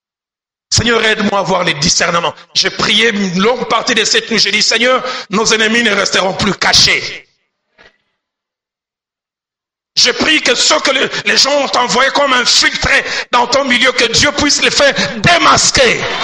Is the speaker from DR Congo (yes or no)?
yes; Bandal, Kinshasa, DR Congo; Là où j'ai grandi à Bandal, à une certaine époque, il y a eu une invasion des gros cancres.